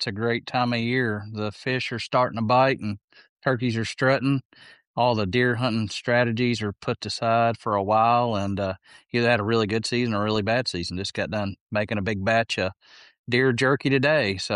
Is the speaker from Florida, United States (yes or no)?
no; Kentucky, United States; And Kentucky, we're hitting my home state.